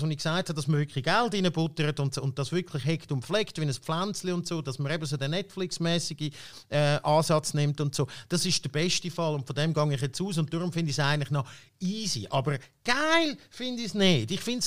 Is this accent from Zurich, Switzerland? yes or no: no; Baden, Aargau, Switzerland; Klar, in der als Badener kann ich noch stolz darauf sein